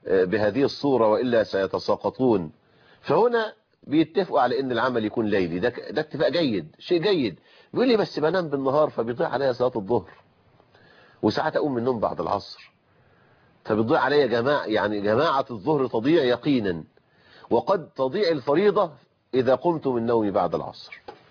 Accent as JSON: {"language": "Arabic", "country": "Egypt", "said": "لكن لهم في قانون الوصية الواجبة عندنا في مصر مثل نصيب أبيهم في حدود الثلث"}